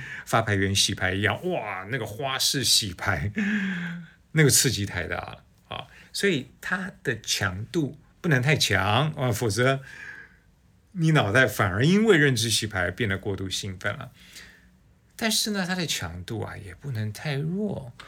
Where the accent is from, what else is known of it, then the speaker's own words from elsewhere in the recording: Taipei, Taiwan; 我小时候住在台北市的新东街。